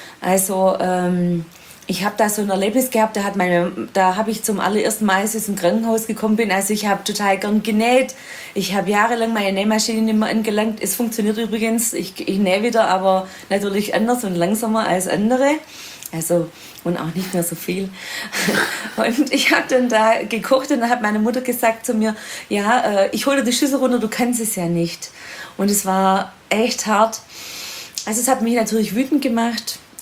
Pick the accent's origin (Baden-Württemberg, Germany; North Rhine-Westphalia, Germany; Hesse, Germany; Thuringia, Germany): Baden-Württemberg, Germany; im Sportkreis Ostalb, also meiner alten Heimat im Schwäbischen in der Nähe von Stuttgart